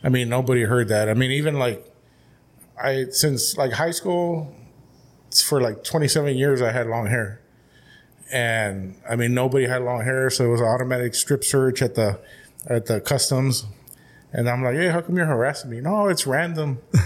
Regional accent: Calexico, California, United States; Up until I was a freshman, I grew up on Heffernan Street, right by the Rockwood and the Little League. I grew up there.

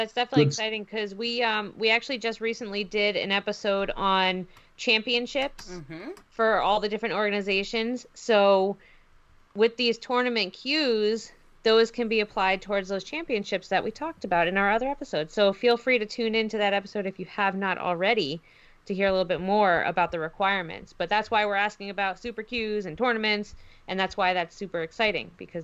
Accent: New England, United States; Yeah, we're from New England. We know all about weather challenges.

